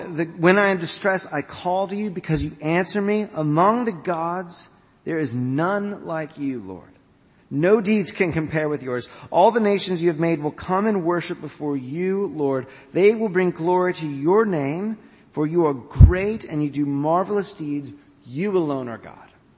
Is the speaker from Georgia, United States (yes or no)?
yes; Atlanta, Georgia, United States; It reminds me of growing up in Atlanta, we had the Chattahoochee River.